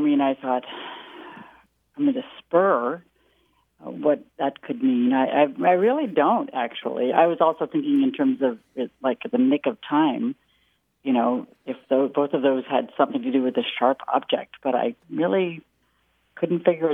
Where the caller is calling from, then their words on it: Novato, California, United States; I'm calling from Novato, California.